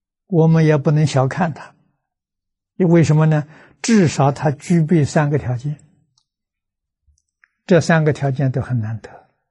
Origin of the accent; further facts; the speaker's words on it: China; 我们中国人讲